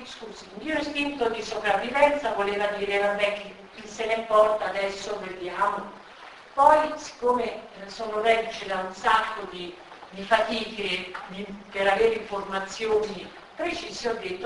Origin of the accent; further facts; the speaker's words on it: Catania, Sicily, Italy; per scrupolo vado a leggere le analisi del mio paese, Catania.